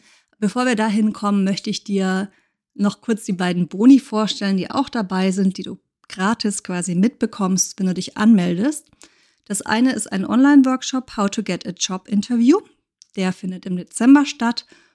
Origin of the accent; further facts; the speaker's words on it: Germany; now in Spain; Ich bin Deutsche, wohne in Spanien.